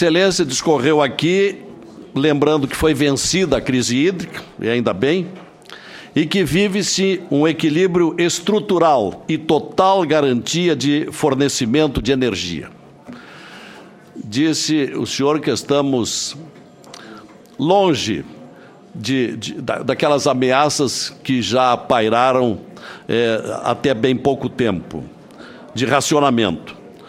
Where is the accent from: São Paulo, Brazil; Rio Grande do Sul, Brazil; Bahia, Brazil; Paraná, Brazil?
Rio Grande do Sul, Brazil; Lá no meu estado, no Rio Grande do Sul, o ICMS continua o mesmo, quase 30%.